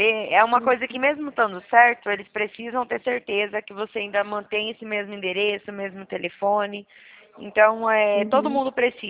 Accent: São Carlos, São Paulo, Brazil; eu sou aqui da cidade de São Carlos.

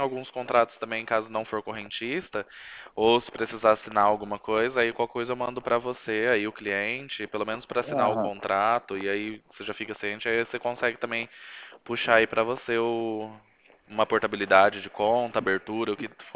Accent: Bauru, São Paulo, Brazil; also born or lived in Presidente Bernardes; eu sou daqui de Bauru, mas na verdade eu nasci em Bernardes.

